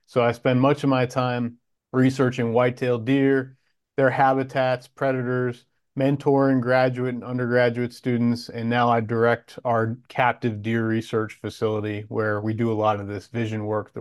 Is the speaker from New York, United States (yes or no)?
no; Pennsylvania, United States; But I grew up in Pennsylvania, big deer state, in a hunting family with a strong conservation attitude, and just spending my time around the coal strippings looking for deer as a young kid.